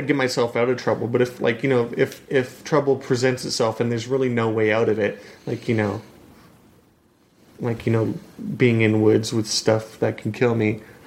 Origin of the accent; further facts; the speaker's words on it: Montreal, Quebec, Canada; born there; I was born in Montreal.